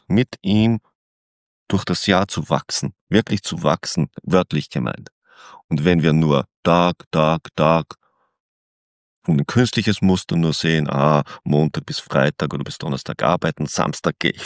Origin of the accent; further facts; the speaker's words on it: Salzkammergut, Austria; ich komme ja aus Österreich, so aus dem Salzkammergut